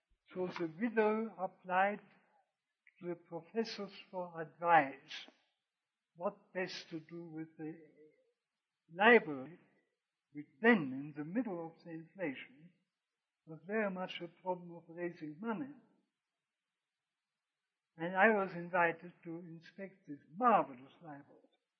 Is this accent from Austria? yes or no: yes; Vienna, Austria; I was born in Vienna, but my father earned his living as a medical officer of health, doctor.